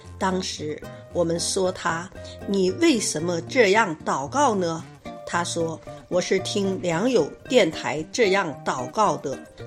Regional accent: Tianjin, China; 大家好，我是天津的

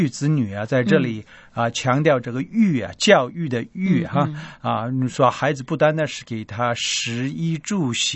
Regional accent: China; 我们中国人常说，在这个传统的一些文化里面

